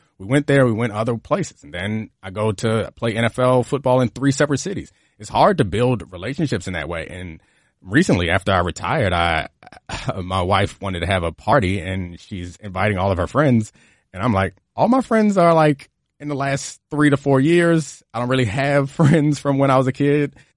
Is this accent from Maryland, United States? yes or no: yes; Baltimore, Maryland, United States; signed in Baltimore and went back home and imagined a future where I like led my hometown team to a Super Bowl.